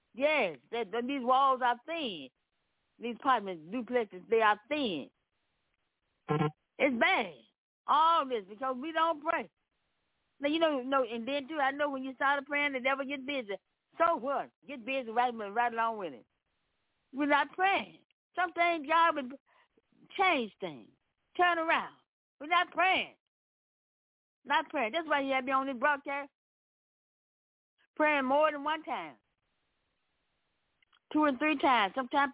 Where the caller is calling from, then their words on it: Memphis, Tennessee, United States; I'm coming to you from Memphis, Tennessee.